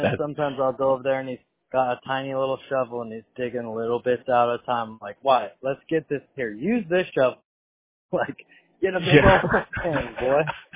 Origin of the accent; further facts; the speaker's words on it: New Mexico, United States; It's like a wild west out here. I'm from New Mexico.